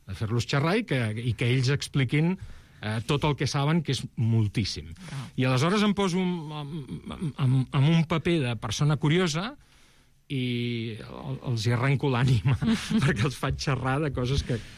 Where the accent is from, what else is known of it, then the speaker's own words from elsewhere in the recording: Barcelona, Catalonia, Spain; born there; jo que vaig néixer a Montjuïc